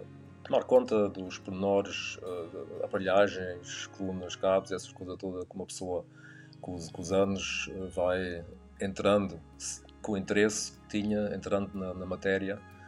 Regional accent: Portugal; como sou português

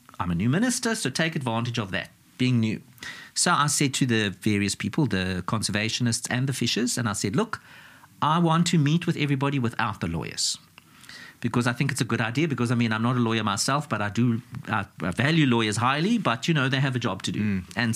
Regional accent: South Africa; Because they know I'm from South Africa and everything and about the penguins.

